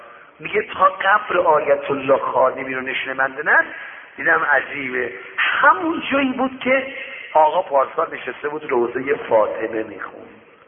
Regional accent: Shiraz, Fars, Iran; گفت شما اهل کجا هستی؟ گفتم شیراز.

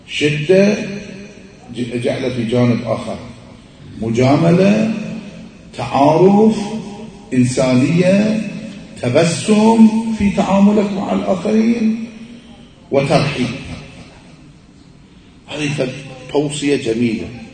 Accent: Iraq; مثل ما يقولون عندنا بالعراق تنطي من نفسك

